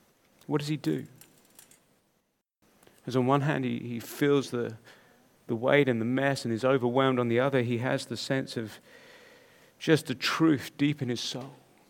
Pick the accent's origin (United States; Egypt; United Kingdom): United Kingdom; And we think somehow, no, we must be stoic and have a stiff upper lip. We're British.